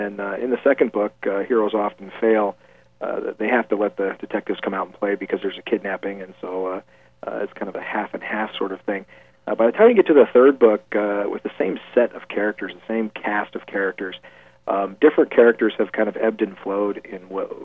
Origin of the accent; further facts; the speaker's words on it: Spokane, Washington, United States; I grew up here in Deer Park in Spokane. Spent a few years in the military in the intelligence field.